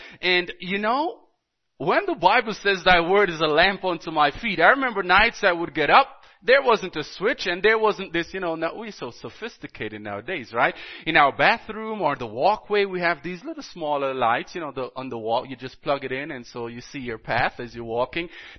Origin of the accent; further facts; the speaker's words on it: Jamaica; also born or lived in Dominican Republic; I grew up in Jamaica. I remember lamps.